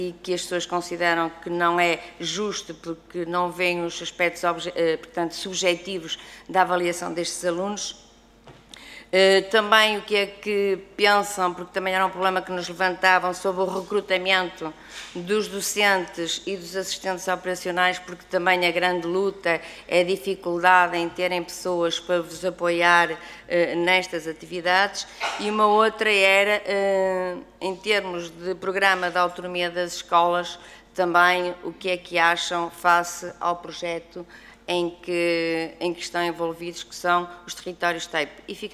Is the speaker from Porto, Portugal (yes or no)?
yes; Porto, Portugal; eu sou do Distrito do Porto, trabalhei no terreno 32 anos